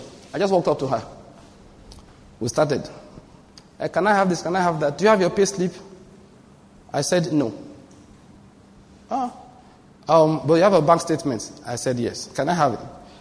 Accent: Enugu, Enugu State, Nigeria; I said, no, I come from Enugu. That's rather far.

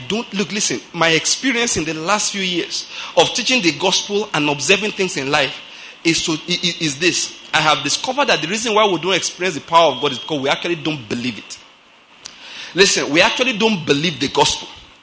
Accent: Nigeria; you know, I'm a Nigerian, I'm a black man.

